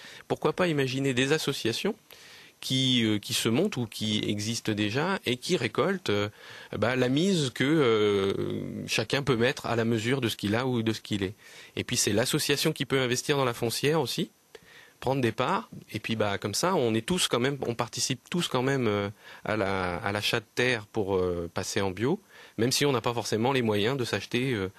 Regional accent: Normandy, France; puisque je suis originaire de Basse-Normandie

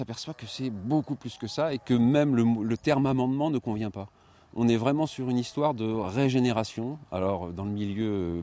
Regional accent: Centre-Val de Loire, France; On est loin de mon pays d'origine, la Beauce

